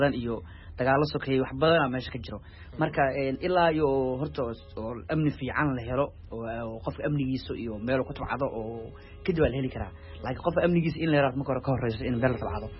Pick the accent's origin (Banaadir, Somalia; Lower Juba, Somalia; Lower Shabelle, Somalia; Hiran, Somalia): Hiran, Somalia; waxaan ka imaaday dhulka beeraleyda ah oo inta badan dalagga oo ka imaado oo hiiraan